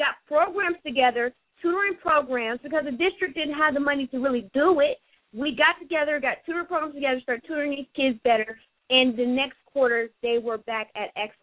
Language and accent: English; Youngstown, Ohio, United States; I grew up in Youngstown. I went to this inner city school.